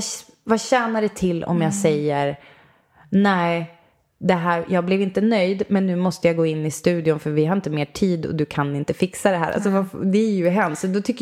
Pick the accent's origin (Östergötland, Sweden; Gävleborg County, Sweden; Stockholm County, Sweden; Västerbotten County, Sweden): Västerbotten County, Sweden; Umeå; jag kommer från Umeå.